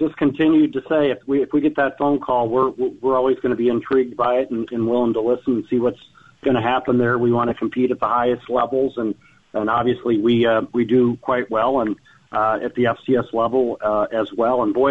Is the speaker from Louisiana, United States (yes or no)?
no; Iowa, United States; also born or lived in Kansas; so I grew up in Iowa, then I was down in Kansas for about 25 years or so